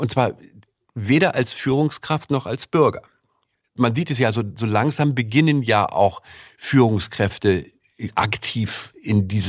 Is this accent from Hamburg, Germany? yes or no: yes; Hamburg, Germany; Hamburger auch nicht wirklich.